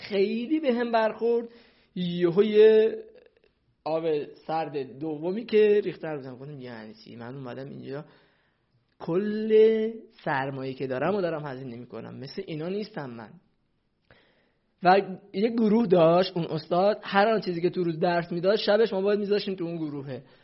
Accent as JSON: {"language": "Persian", "town": "Sardasht", "region": "West Azerbaijan", "country": "Iran", "said": "من اصالتا کردم آذربایجان غربی، شهرستان سردشت، یه شهر کردنشین با 120000 نفر جمعیت."}